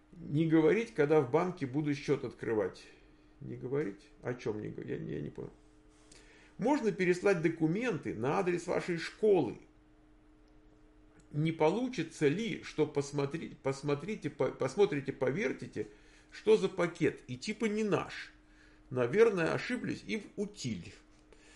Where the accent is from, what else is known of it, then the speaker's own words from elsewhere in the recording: Moscow, Russia; Я тоже из РФ, вот я из Москвы.